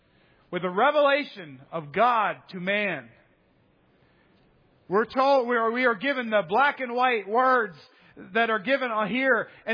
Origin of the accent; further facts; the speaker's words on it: the South, United States; It's not because I'm a Southerner.